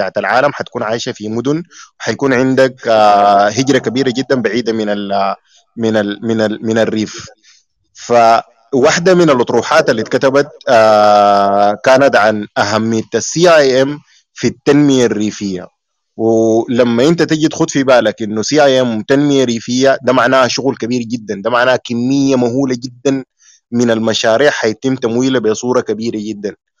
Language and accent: Arabic; Sudan; حتى نحن عندنا في السودان هنا